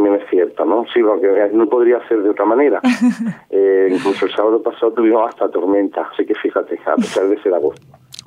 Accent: Jaén, Andalusia, Spain; yo también soy jiennense

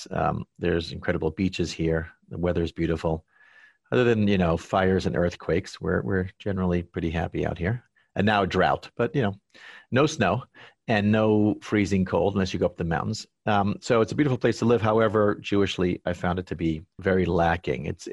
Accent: Boston, Massachusetts, United States; I guess I was spoiled growing up in Boston and living on the East Coast where I could always hear an interesting speaker

